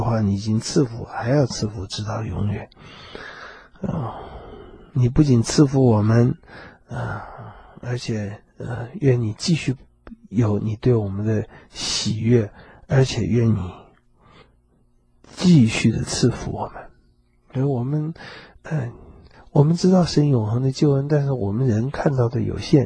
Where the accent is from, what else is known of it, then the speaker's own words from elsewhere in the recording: China; 做我们中国人的邻居是不是一件有福的事情